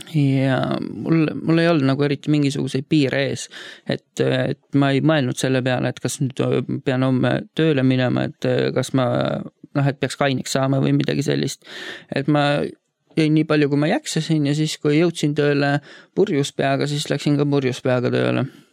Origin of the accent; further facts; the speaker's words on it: Tallinn, Harju County, Estonia; Ma tulen Tallinnast, olen üles kasvanud Kadriorus ja elanud tavalist elu.